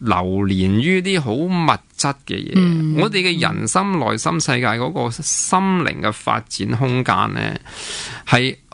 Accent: China; 咁啊又外国人是尊重玄奘法师远多过我哋中国人

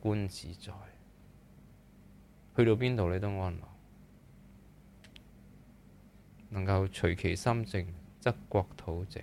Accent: Hong Kong; 不过我们香港人都现在都贪恋睡眠的人都不是多的

